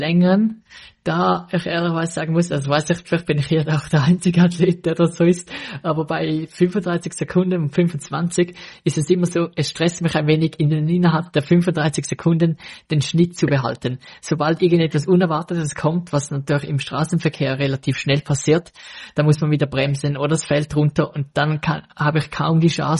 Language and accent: German; Switzerland; bei uns in der Schweiz ist, finde ich es noch relativ schwierig, mal eine lange gerade Strecke zu finden